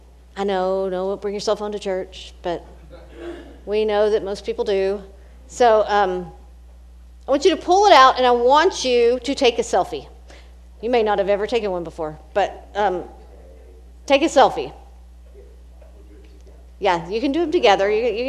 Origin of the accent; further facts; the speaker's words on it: Texas, United States; now in Indianapolis, United States; So I came from West Texas, close to El Paso. When I say close, I mean 3 hours from El Paso.